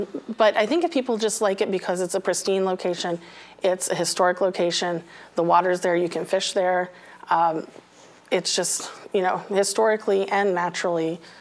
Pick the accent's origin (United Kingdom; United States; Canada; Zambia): United States; Gettysburg, Pennsylvania; Okay, so I was born and raised in Gettysburg. Went to school, went to Shippensburg.